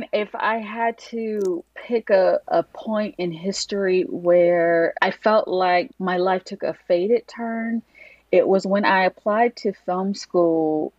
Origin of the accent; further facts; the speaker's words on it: Atlanta, Georgia, United States; Well, I'm from Atlanta